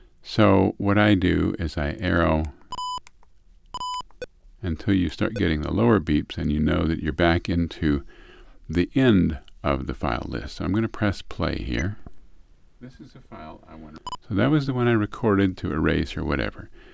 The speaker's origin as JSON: {"language": "English", "town": "Possum Hollow", "region": "Virginia", "country": "United States", "tie": "born there", "said": "I was born in Possum Hollow, Virginia."}